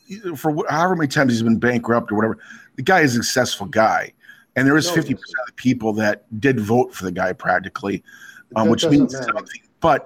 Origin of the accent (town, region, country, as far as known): Chicago, Illinois, United States